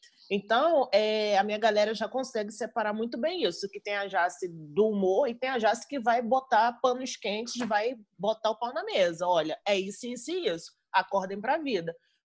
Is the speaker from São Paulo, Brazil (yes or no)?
no; Bahia, Brazil; Eu sou baiana, então eu me rodo mesmo.